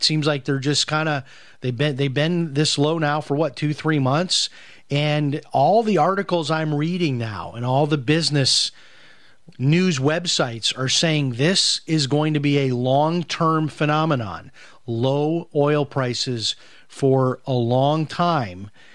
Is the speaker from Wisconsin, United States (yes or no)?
no; Chicago, Illinois, United States; now in Florida, United States; I know where I grew up in Chicago, we had Aldi